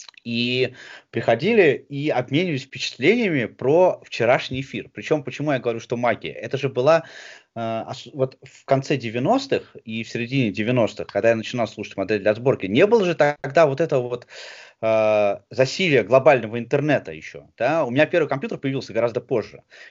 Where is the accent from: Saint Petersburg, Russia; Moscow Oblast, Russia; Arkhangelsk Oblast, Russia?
Moscow Oblast, Russia; Ну вообще, я не москвич, а подмосквич.